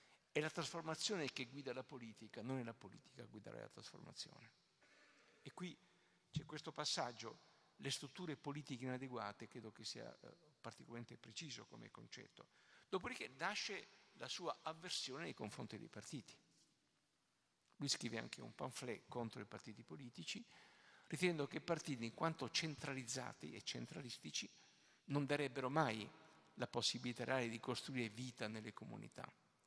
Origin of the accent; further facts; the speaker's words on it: Apulia, Italy; io sono pugliese, ho frequentato il liceo che era diretto, presieduto dal papà di Luciano Canfora